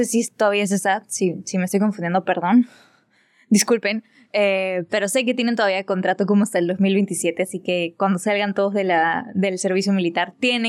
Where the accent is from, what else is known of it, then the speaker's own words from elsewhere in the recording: Lima, Peru; yo solamente había estado acostumbrada a ver conciertos acá en Lima, en mi país, en mi ciudad, mejor dicho. Mi país, mi ciudad.